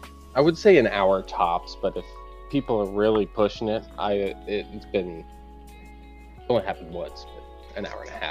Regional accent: St. Thomas, Ontario, Canada; Oh yeah, I'm Canadian, if anybody doesn't know that. So I live Ontario, in Ontario, Canada. Little tiny train town called St. Thomas.

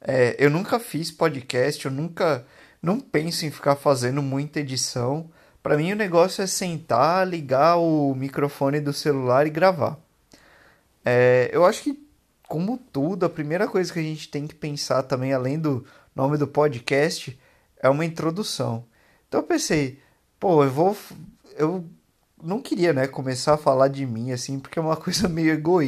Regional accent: Bauru, São Paulo, Brazil; born there; Eu hoje tenho 33 anos e eu sou brasileiro, nascido no estado de São Paulo, na cidade de Bauru. Passei pouco tempo em Bauru e mudei para uma cidade que não muito difícil de se achar no mapa.

